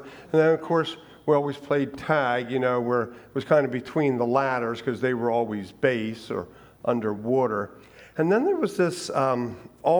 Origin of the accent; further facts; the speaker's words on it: Newark, New Jersey, United States; So we grew up in Newark, and it seemed like just about every neighborhood had their own pool.